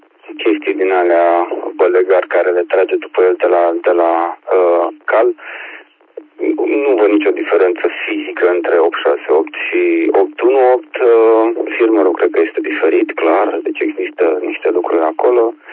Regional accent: Arad, Arad County, Romania; born there; moved away as an adult; also born or lived in Timișoara; now in Bucharest, Romania; M-am născut în Arad, deci tot în districtul 2. Am mers la facultate și mi-am făcut familia în districtul 3, districtul 2, Timișoara. S-a născut fiica mea acolo. Și am migrat către București cu jobul, să zic așa, și cu familia.

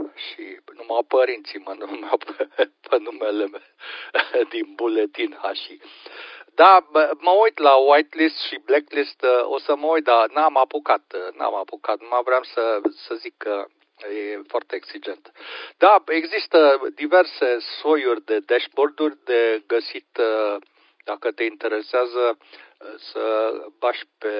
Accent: Brașov, Brașov County, Romania; moved away as an adult; eu sunt din Brașov, sunt născut în Brașov și am trăit acolo 32 de ani și după aia cam jumate din viață și restul jumătății aici în Delta Lima.

